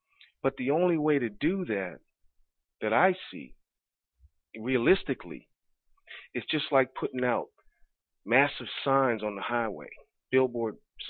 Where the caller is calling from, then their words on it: Maryland, United States; Hey, good evening, gentlemen. … from Maryland.